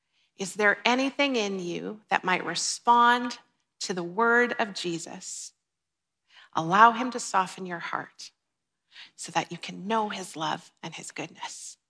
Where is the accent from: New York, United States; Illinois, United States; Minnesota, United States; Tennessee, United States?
Minnesota, United States; now in Canada; And I live in Alberta. I cheer for Minnesota sports. I'm from Minnesota.